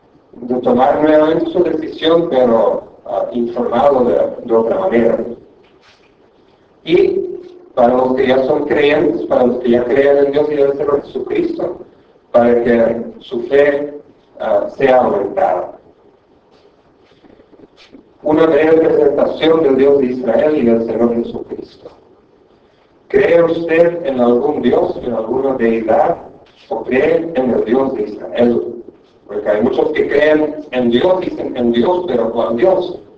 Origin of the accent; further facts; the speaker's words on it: Belgium; moved away as an adult; soy de Bélgica, tengo 11 años ya de estar en este país